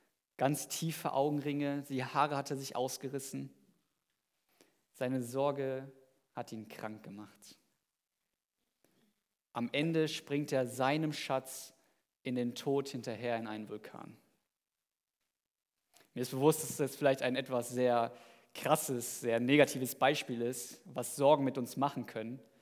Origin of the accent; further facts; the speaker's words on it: Germany; ich komme aus Deutschland.